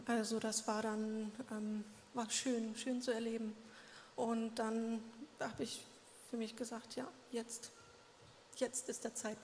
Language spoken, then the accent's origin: German; Magdeburg, Saxony-Anhalt, Germany; moved away as an adult; now in Basel, Switzerland; Also ich komme aus Magdeburg, bin im letzten Jahr im September hierher gekommen, aus beruflichen Gründen mit meinem Freund zusammen.